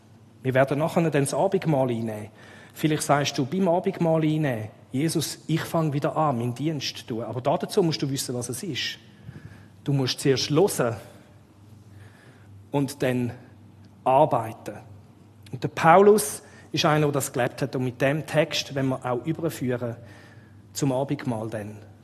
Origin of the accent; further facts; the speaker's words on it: Frauenfeld, Thurgau, Switzerland; Und da müssen wir gut aufpassen als Schweizer. Wir haben das Leistungsdenken in der Schweiz.